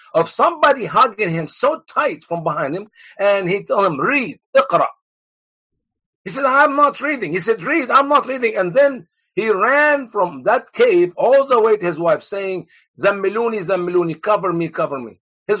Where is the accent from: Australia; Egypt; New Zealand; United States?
Egypt; I grew up in Egypt. Yes, sir.